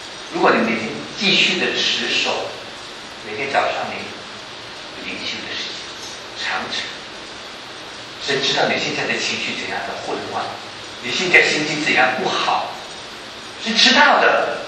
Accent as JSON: {"language": "Chinese", "country": "China", "said": "所以我们中国人说一句话，君子之交淡如水"}